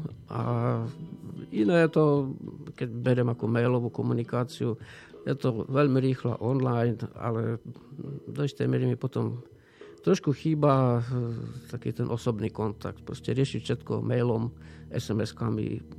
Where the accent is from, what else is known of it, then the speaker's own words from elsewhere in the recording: Levoča, Prešov Region, Slovakia; born there; also born or lived in Spišská Nová Ves; Narodil som sa v Levoči, ale býval som v Spišskej Novej Vsi.